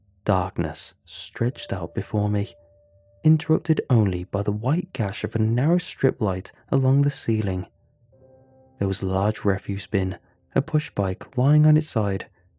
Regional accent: United States; now in Scotland, United Kingdom; Growing up in America, living on the upper floors of an apartment block was an aspiration. Here in Scotland

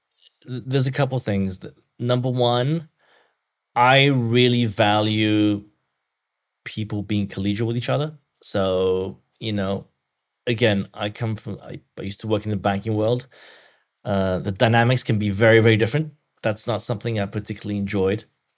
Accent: Belgium; English is a second language; now in United States; I grew up in Belgium. I love Belgium.

